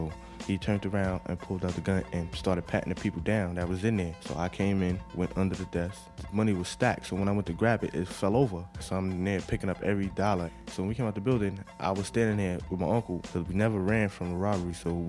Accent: Bronx, New York, United States; I grew up in the Bronx. I didn't know my father at all

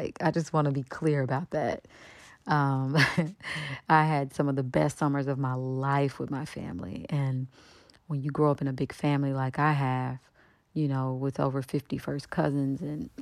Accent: Kansas City, Kansas, United States; And I'm from Wyandotte County, Kansas City, Kansas, and Kansas City, Missouri is like 5 minutes away.

